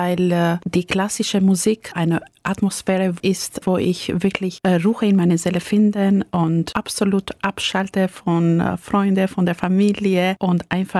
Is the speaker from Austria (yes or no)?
no; Albania; moved away; Sie müssen verstehen, dass ich in einem sozialistisches Land aufgewachsen bin. Ich bin in Albanien aufgewachsen und bis 1995 bin ich dort geblieben.